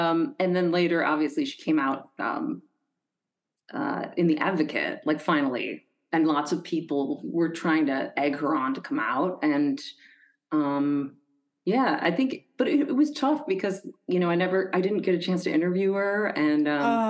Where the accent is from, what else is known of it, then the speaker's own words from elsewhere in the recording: Rochester, New York, United States; And I was like, oh, you know, I'm from Rochester.